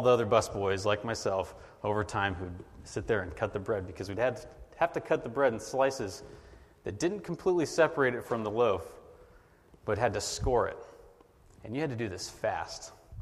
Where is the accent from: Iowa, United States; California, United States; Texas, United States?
California, United States; I come from the San Francisco Bay Area